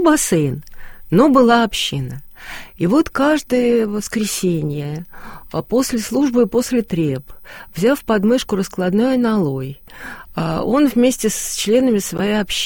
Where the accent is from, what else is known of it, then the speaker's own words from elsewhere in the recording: Moscow, Russia; я из семьи коренных москвичей